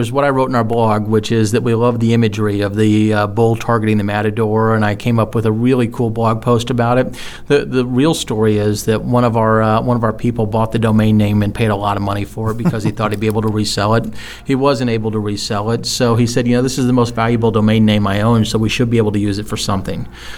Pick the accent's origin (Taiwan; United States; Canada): United States; Louisville, Kentucky; I picked it because it was my hometown.